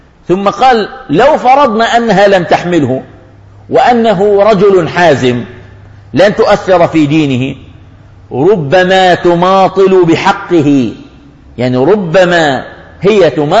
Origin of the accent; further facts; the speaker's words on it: Jordan; قبل 10 سنوات في 100,000 عانس عندنا في الأردن